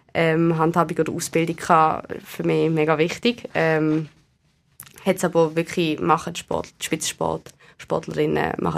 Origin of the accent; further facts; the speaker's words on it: Basel, Basel-Stadt, Switzerland; der Vergleich zu anderen Kantonen, dass einfach ich mich als Baslerin mega glücklich schätze.